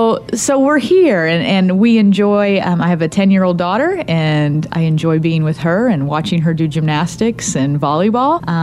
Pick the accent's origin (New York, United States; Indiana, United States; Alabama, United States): Indiana, United States; Daleville; moved away as an adult; also born or lived in Little Rock, Arkansas; is a native from Indiana. I grew up near Muncie, Indiana, actually a very small town called Daleville. But then I went away. I moved to Arkansas when I was 18.